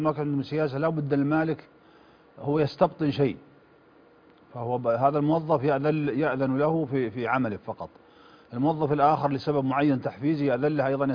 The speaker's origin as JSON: {"language": "Arabic", "country": "Saudi Arabia"}